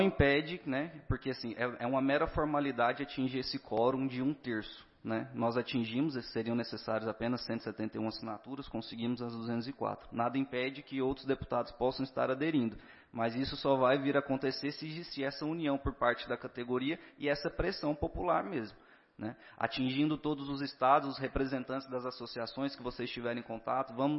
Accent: Anápolis, Goiás, Brazil; Eu sou de Anápolis, então procurei logo ele, né?

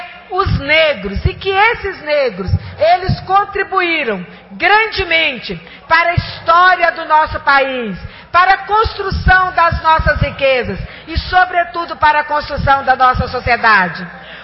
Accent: Brazil; E nós, como brasileiros, não podemos de forma nenhuma nos considerarmos brancos, mas nós temos um sangue negro e um sangue que nos orgulha muito, porque foi o sangue que ajudou a construir o nosso país

